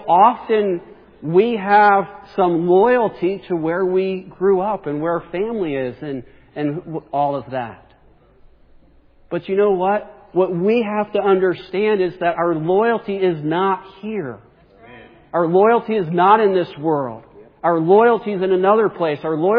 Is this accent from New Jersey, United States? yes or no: yes; New Jersey, United States; I grew up in New Jersey, and we always said, "You guys."